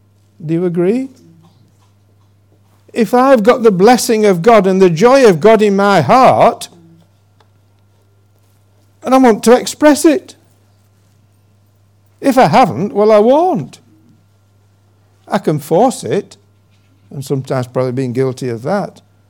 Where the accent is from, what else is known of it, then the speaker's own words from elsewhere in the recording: Yorkshire and the Humber, United Kingdom; also born or lived in Wigan / Newcastle upon Tyne; I was brought up in West Yorkshire, in the remnants of a long time ago, of primitive Methodism and spiritual revival.